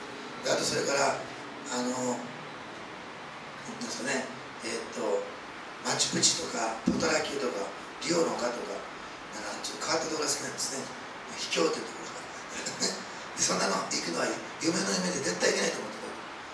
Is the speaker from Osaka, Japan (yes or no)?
yes; Osaka, Japan; 私大阪出身ですけど、大阪の学会はすごいですよ。